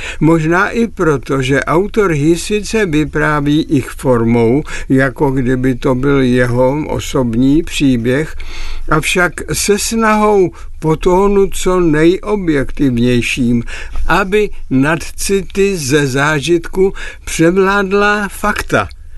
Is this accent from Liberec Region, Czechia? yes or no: no; Opočno, Hradec Králové Region, Czechia; jak u nás v Opočně, kde se od útlého dětství cítím doma